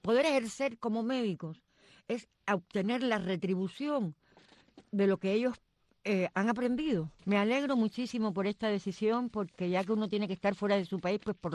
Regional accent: Cuba; now in Brazil; como cubana, me siento muy agradecida con el presidente de Brasil

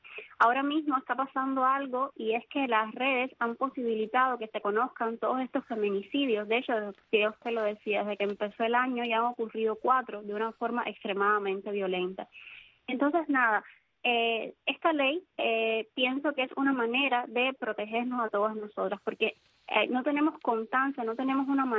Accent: Cuba; yo como joven cubana

